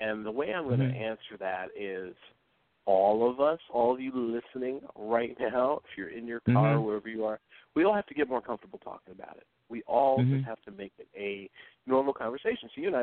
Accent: New York City, New York, United States; I love Chicago. Love to visit whenever I get a chance. I'm actually from New York City.

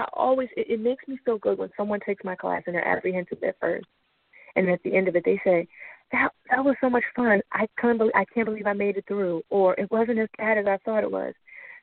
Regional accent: Willingboro, New Jersey, United States; And then in my hometown of Willingboro, Garfield East School brought me

